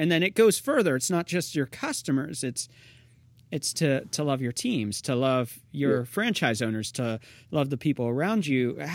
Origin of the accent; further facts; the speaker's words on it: Northeast, United States; I grew up in the Northeast. I know what snow's like.